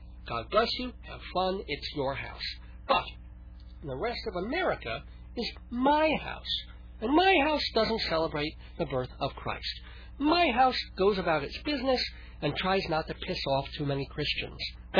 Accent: United States; But, you know, as an American, as a Jewish American, I resent the country going goy for a whole month every year.

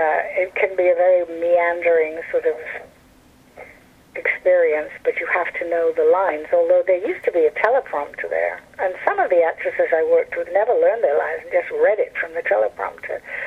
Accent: United Kingdom; he's Australian and I'm British, and the Australians don't like the Brits.

